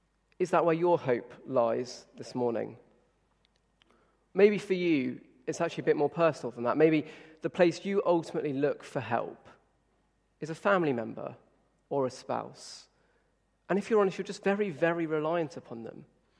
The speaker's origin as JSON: {"language": "English", "country": "United Kingdom", "said": "And then being British, I kind of wanted to put"}